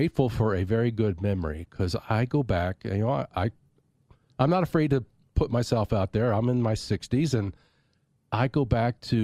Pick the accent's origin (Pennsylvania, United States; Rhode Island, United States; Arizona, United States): Pennsylvania, United States; I'm from Pennsylvania.